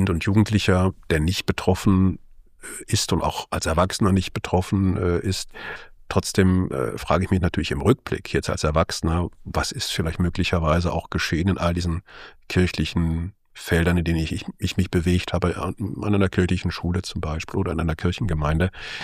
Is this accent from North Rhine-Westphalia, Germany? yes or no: yes; Aachen, North Rhine-Westphalia, Germany; Ja, tatsächlich ist es so, dass ich katholisch sozialisiert bin. Ich bin in Aachen aufgewachsen, also am Rande des Rheinlandes schon so ein bisschen, auch mit Blick in Richtung Niederlande und Belgien.